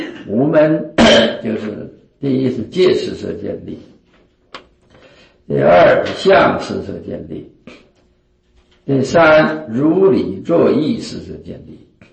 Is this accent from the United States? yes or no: no; China; 我们中国人呢，我们华严佛教的习惯的用语就是禅师嘛